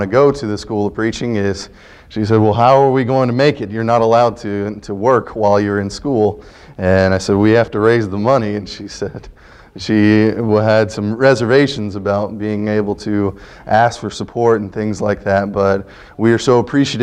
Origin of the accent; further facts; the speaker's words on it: Ohio, United States; I grew up in Ohio, and my grandfather was a director of a school of preaching in West Virginia.